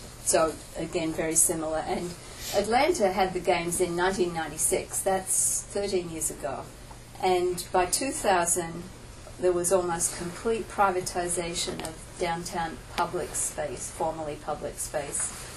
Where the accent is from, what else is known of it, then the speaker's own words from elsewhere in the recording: Sydney, New South Wales, Australia; I'm from Sydney, and I sort of know the mentality about sport.